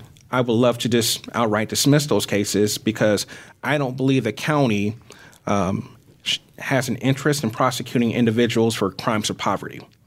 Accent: Peoria, Illinois, United States; It's different than when I grew up in Peoria, when I had two parents, you know, working two jobs.

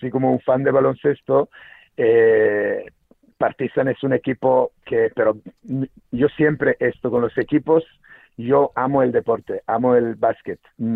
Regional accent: Serbia; Yo nací en Serbia y, claro, nací en los 70, 77, y crecí en los 80.

